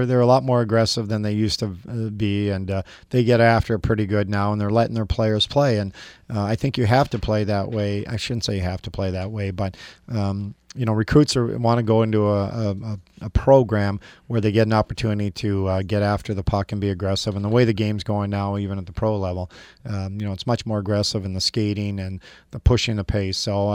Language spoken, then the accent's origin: English; Flin Flon, Manitoba, Canada; I'm from Flin Flon originally. Spent all my summers up until I was like 23 in Flin Flon